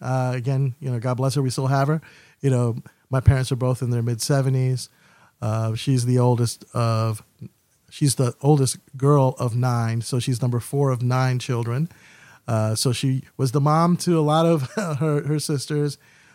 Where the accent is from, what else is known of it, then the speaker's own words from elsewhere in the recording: New Haven, Connecticut, United States; Born and raised, yes. Born and raised in the Hill neighborhood, and currently living in the Dwight neighborhood. But yes, longtime New Havener.